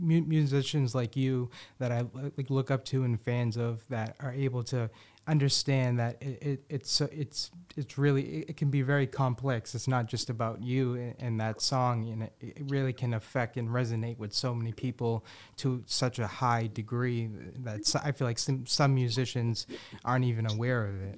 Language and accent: English; Boston, Massachusetts, United States; because I'm born and raised in Boston